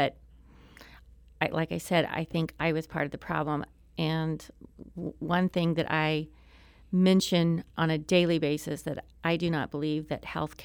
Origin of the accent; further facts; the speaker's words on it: Springfield, Missouri, United States; also born or lived in Harrison, Arkansas; Well, I was born in Harrison, Arkansas. My mom and my dad divorced when I was like 5 years old, and she remarried, and that moved me to Springfield, Missouri. And I lived there, through high school